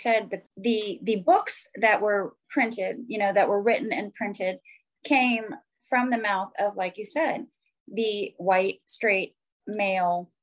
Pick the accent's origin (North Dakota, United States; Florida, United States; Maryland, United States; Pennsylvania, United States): Florida, United States; because I was raised in Florida, technically the South, I guess, but Florida's kind of its own thing anyways.